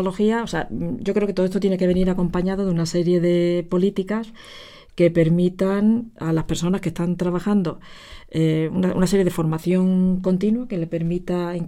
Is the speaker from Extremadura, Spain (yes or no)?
yes; Almendralejo, Extremadura, Spain; como los que ha ocurrido últimamente en mi tierra, en Almendralejo.